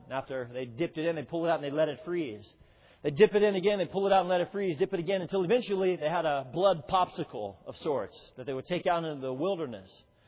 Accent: Colorado Springs, Colorado, United States; When I was, again, growing up in Colorado Springs area, I had two little brothers.

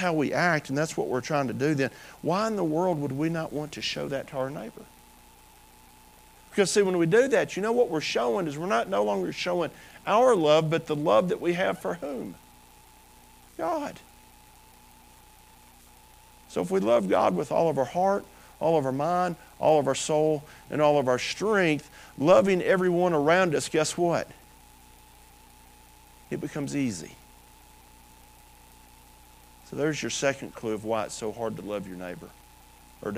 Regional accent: Tennessee, United States; Now, out here in West Texas, it's not quite as evident as where I'm from. I'm from West Tennessee, a little bit more evident.

